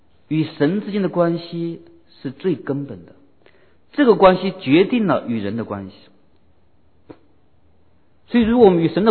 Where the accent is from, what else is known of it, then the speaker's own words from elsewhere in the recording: China; 就好像我们中国人有句话说